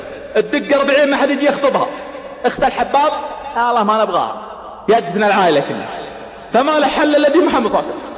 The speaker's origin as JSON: {"language": "Arabic", "town": "Riyadh", "region": "Riyadh Province", "country": "Saudi Arabia", "said": "أنا مرة صليت تراويح عندنا في الرياض"}